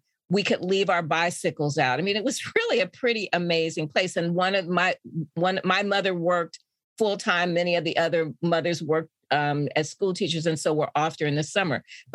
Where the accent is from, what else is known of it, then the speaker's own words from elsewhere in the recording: Indianapolis, Indiana, United States; I grew up in Indianapolis, but the neighborhood where we lived from the time I was six on was a small Black suburban neighborhood